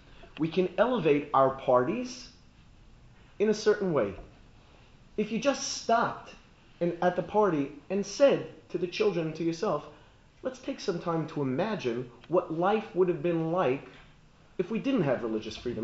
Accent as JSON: {"language": "English", "country": "United States", "said": "Baruch Hashem, I'm an American, and we have religious freedom here."}